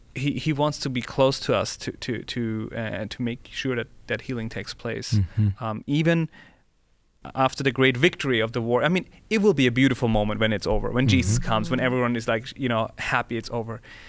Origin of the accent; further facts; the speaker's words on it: Austria; because I'm from Austria